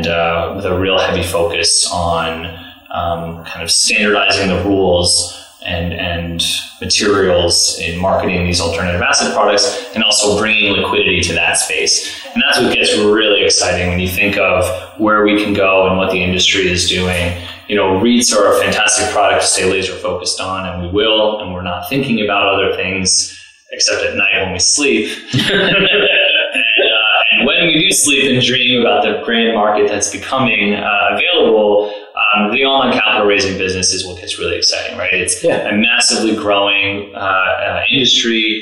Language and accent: English; Florida, United States; now in Chicago, United States; I grew up in South Florida, actually.